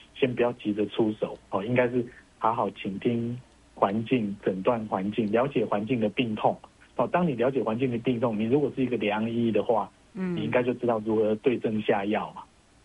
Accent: Taipei, Taiwan; 我在台北市长大，我从小到现在，我在相同的土地，在一样在台北，我都可以感受到这个的变化。哦，那我50几岁了

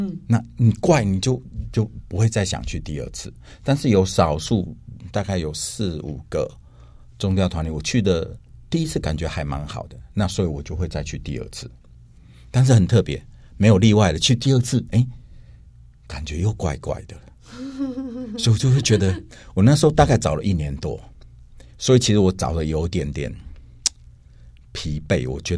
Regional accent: Xihu, Changhua County, Taiwan; 我老家在彰化西湖

